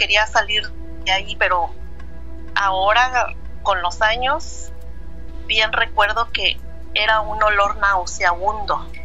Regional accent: Cuautitlán, State of Mexico, Mexico; Y yo soy de Cuautitlán, Estado de México.

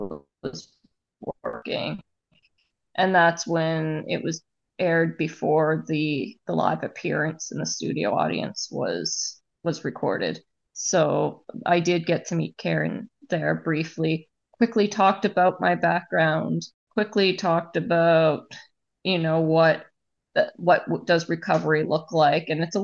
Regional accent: Nova Scotia, Canada; I'm from Nova Scotia, Canada, and I've had compulsive skin picking since I was a child.

